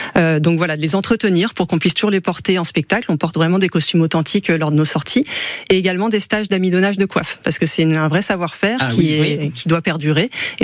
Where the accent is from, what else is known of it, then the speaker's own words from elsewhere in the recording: Brittany, France; Moi, je suis bretonne, oui.